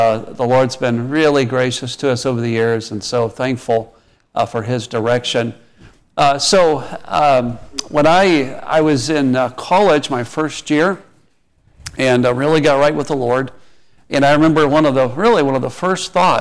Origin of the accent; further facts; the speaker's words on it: Midwest, United States; also born or lived in Indiana; Growing up, I grew up in the Midwest. Part of my time was in like Indiana, and seafood was like fish sticks.